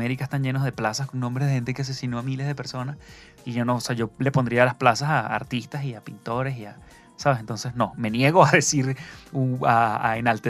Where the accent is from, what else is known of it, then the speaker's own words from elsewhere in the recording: Venezuela; Yo soy de Venezuela